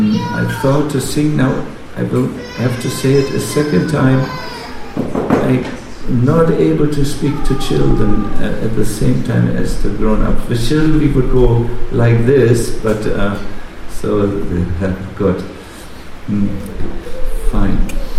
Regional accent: India; But we are from India. We can manage somehow.

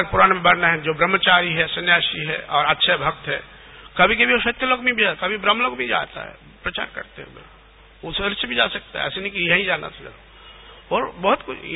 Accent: Bankura, West Bengal, India; हम बांकुड़ा के रहने वाले हैं, वेस्ट बंगाल

